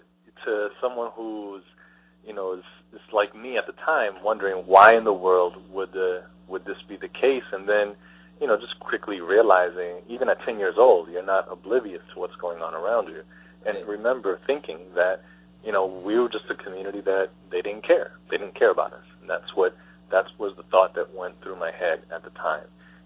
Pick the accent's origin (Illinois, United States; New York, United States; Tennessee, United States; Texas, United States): New York, United States; Bronx; I grew up in the South Bronx, and I remember from very young, growing up and thinking at 10 years old that the community that I lived in was an abandoned community.